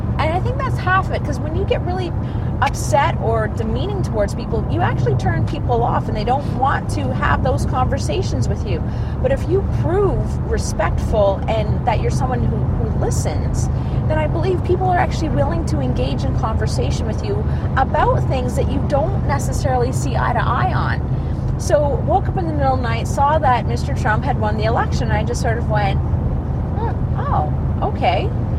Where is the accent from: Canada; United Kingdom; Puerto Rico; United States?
Canada; we're from Canada.